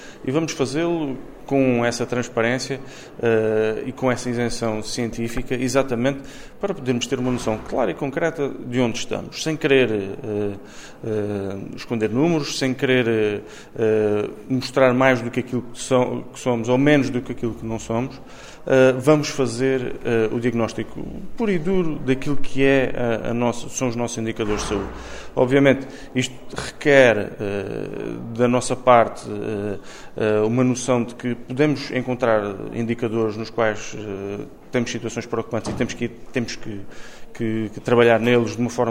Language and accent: Portuguese; Azores, Portugal; para podermos todos trabalhar como açorianos na melhoria desses números